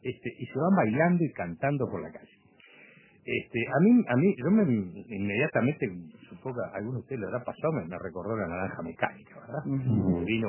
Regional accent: Uruguay; en mi país, en este Uruguay

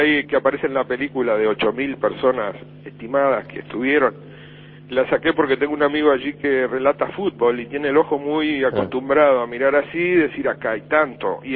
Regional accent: Melo, Cerro Largo, Uruguay; que pertenecen a mi infancia en Melo

